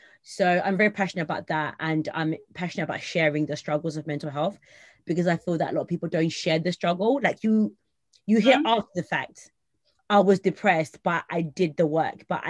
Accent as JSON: {"language": "English", "region": "London", "country": "United Kingdom", "tie": "born or raised there", "said": "Like I grew up in South London, which is in Essex, and there's a strong Zimbabwe community there."}